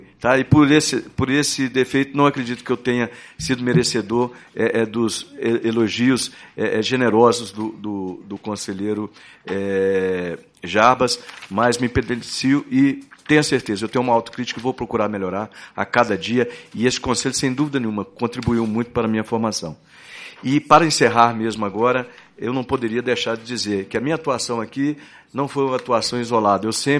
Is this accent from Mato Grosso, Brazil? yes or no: yes; Mato Grosso, Brazil; Porque a minha origem, eu vim do interior de Mato Grosso, iniciei a minha advocacia 30 anos atrás no interior de Mato Grosso.